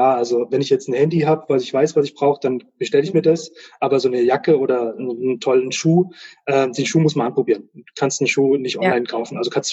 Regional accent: Bad Hersfeld, Hesse, Germany; now in Munich, Germany; Bad Hersfeld, das ist in der Nähe von Fulda. Genau, da habe ich dann vor 20 Jahren meine Lehre gemacht und bin ich auch eine Zeit lang gewesen.

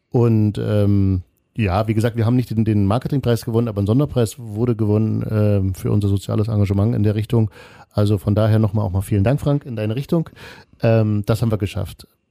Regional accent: Dresden, Saxony, Germany; nochmal selbst als Dresdner

